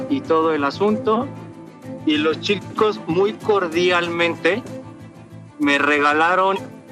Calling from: San Juan de Aragón, Mexico City, Mexico; Desde San Juan de Aragón.

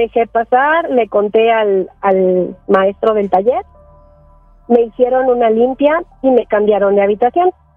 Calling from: Mexico City, Mexico; de la Ciudad de México y les tengo una historia

